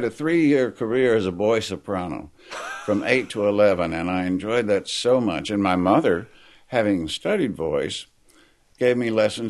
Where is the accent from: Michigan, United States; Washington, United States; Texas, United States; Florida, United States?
Texas, United States; Kilgore; also born or lived in Shreveport; I was born in Shreveport. Yeah. And then my father was an executive with Magnolia Petroleum. And so they were building the offices for the East Texas Field when I came along, and then we moved when I was six to Kilgore